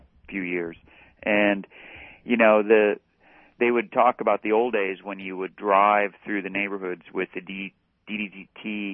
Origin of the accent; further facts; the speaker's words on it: Santa Barbara, California, United States; So, I mean, I grew up in California. And in the Santa Barbara area